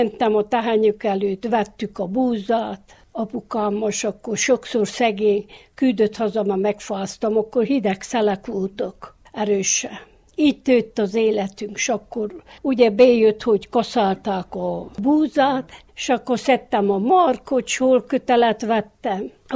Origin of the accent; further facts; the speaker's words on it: Városfalva, Harghita, Romania; Városfalváról. 39-ben születtem, és 86-ot töltöm augusztus 29-ig.